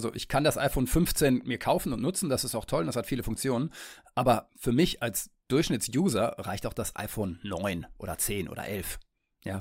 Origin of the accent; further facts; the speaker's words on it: Detmold, North Rhine-Westphalia, Germany; bin dann in meine Heimat nach Detmold gefahren und bin damit durch den Teutoburger Wald